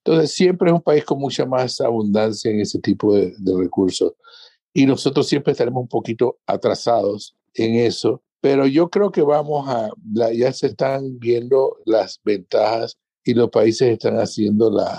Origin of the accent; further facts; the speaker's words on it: Panama; Yo soy panameño.